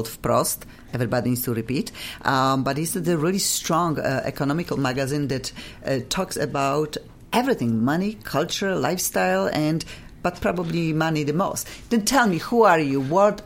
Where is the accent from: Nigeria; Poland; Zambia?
Poland; now in United States; I'm from Poland, and I always like to speak loudly